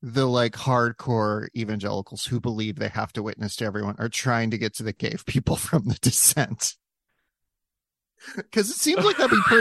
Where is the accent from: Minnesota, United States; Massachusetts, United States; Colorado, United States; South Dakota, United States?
South Dakota, United States; Growing up in South Dakota, we did not have recycling until I like was in college.